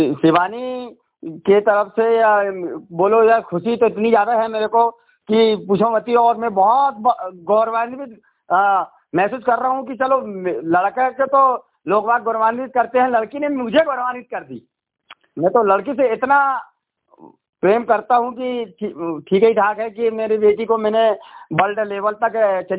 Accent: Umreth, Madhya Pradesh, India; मैं ग्राम पंचायत उमरेठ का महावीर का रहने वाला हूँ

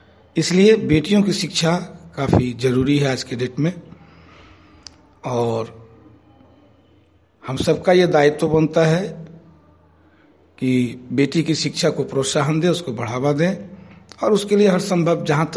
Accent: Sherpur Basgadha, India; मैं शेरपुर बसगढ़ा से हूँ

